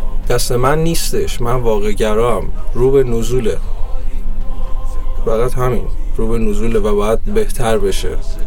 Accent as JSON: {"language": "Persian", "country": "Iran", "said": "خاص ما ایرانی هست، چون ما ایرانی هستیم"}